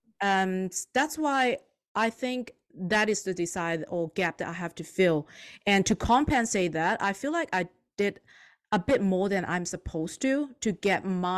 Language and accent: English; Hong Kong; English is a second language; now in Australia; As I'm like born and brought up in Hong Kong, right? So I don't get as much of inside joke or the inside cultural sense of humor that Aussie share.